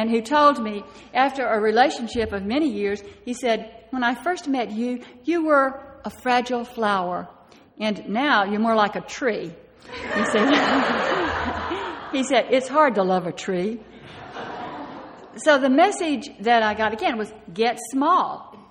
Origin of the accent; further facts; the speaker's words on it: Homer, Louisiana, United States; Now, I grew up in North Louisiana in a little town called Homer near Shreveport. It's not too far from the Texas border.